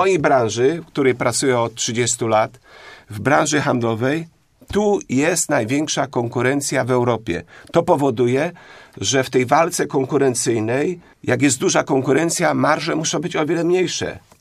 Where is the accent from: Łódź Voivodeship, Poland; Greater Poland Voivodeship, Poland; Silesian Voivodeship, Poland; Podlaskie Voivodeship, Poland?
Greater Poland Voivodeship, Poland; Jako Polak, jako Wielkopolanin, jako wnuk powstańca wielkopolskiego